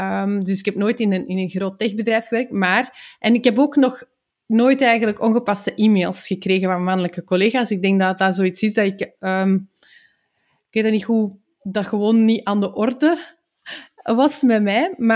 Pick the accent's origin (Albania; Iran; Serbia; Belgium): Belgium; ik zeg het, wij zijn Belgen, hè?